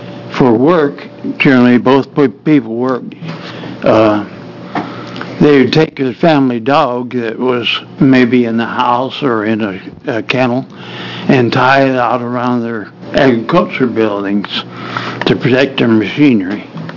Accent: Oregon City, Oregon, United States; I'm from Oregon City.

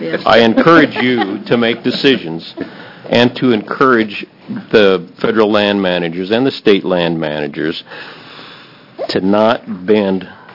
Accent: Oregon, United States; I grew up in Oregon as a hunter, and I'd like to make 3 points here tonight.

